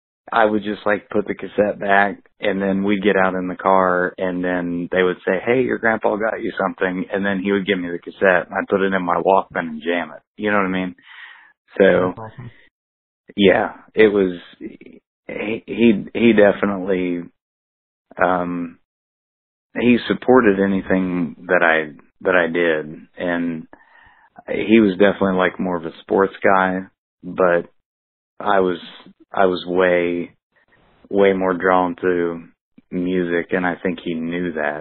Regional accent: Pomeroy, Ohio, United States; Well, originally I'm from Pomeroy, Ohio. Yeah.

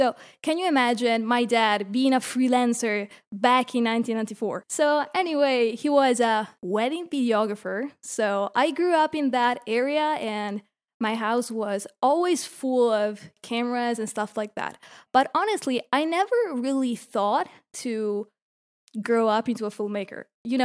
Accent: Italy; English is a second language; I'm from Italy.

